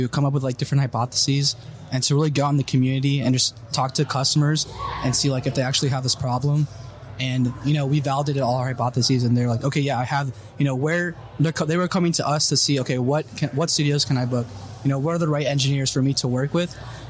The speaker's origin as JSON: {"language": "English", "town": "Chicago", "region": "Illinois", "country": "United States", "said": "and I'm originally from Chicago."}